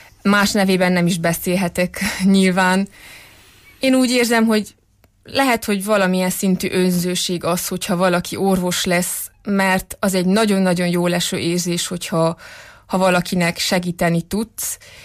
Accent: Brașov, Brașov County, Romania; now in Târgu Mureș, Romania; Én Brassóban nőttem fel, unitárius lelkész és magyar nyelv és irodalom tanárnő gyermekeként, egyke vagyok, nincsen testvérem

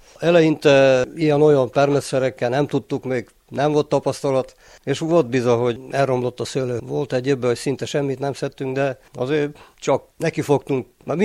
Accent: Dumbrăvioara, Mureș County, Romania; Kükülödomborról. Itt születtem ebbe a házba, ahol most beszélgetünk.

